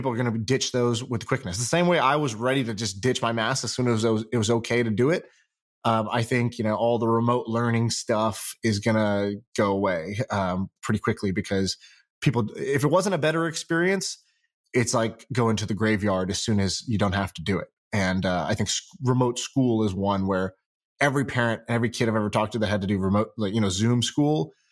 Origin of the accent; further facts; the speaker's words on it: California, United States; And also I came from California, and in California, there's just like COVID, you know, precaution everywhere.